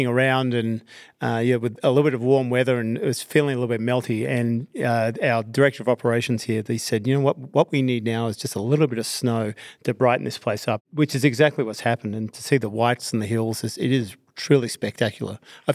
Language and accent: English; Australia; I'm Australian. I worked at the Sydney Games as an Australian.